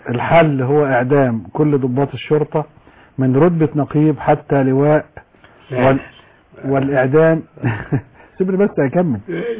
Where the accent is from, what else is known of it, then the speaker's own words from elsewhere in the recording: Shibin El Kom, Monufia Governorate, Egypt; وانا مش من سيناء، انا من شبين الكون، من شبين الكون،